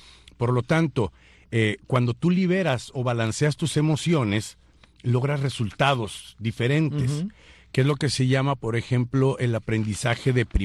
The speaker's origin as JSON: {"language": "Spanish", "region": "San Luis Potosí", "country": "Mexico", "tie": "born there", "said": "Yo nací en San Luis Potosí, México, en 1966."}